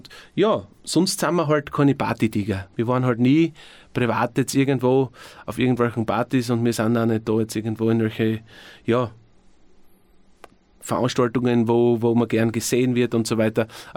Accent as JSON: {"language": "German", "town": "Obergrossau", "region": "Styria", "country": "Austria", "tie": "born or raised there", "said": "Ich bin am liebsten eigentlich schon, muss ich sagen, in Obergrossau. Das ist meine Heimat."}